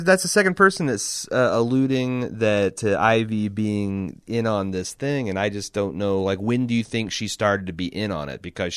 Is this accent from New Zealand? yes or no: no; United Kingdom; Personally, as a Brit, I'm going to enjoy the hell of the season